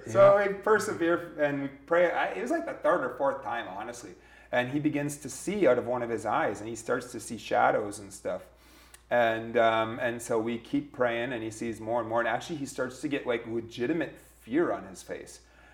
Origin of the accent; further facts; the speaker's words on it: Minnesota, United States; My goodness, I'm from Minnesota. I used to work a mile away from where George Floyd died, and then I watched my city burn down.